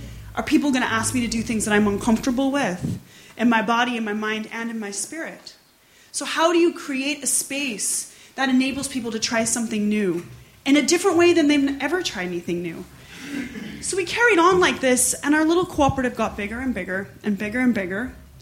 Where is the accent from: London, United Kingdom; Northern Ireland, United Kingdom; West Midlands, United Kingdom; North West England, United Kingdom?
Northern Ireland, United Kingdom; growing up in Northern Ireland as I did in Corrymeela